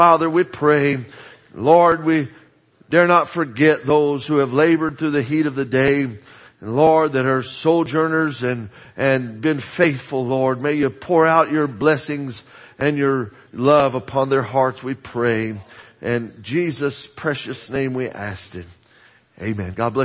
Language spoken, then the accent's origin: English; Southwest, United States; I was raised in the Southwest and very familiar with this pestilence.